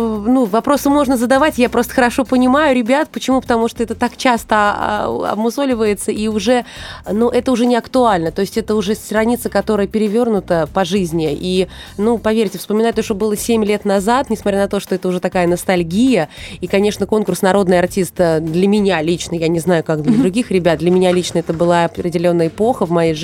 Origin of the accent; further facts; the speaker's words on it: Moscow, Russia; несмотря на то, что я коренная москвичка в третьем поколении.